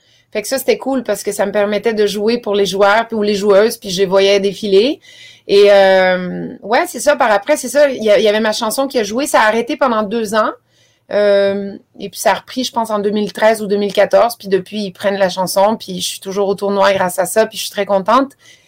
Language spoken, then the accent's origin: French; Italy; j'adore le foot, je suis italienne, j'ai fait la fête quand on a gagné l'Euro.